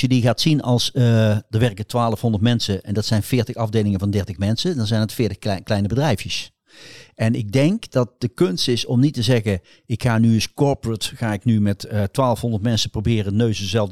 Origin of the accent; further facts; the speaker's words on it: North Brabant, Netherlands; Ik ben Brabander. Marketingman. Heel kort gezegd. Schrijf boeken. Geef presentaties. Ben inmiddels ook redelijk oud. Ik hoop binnenkort 73 te worden.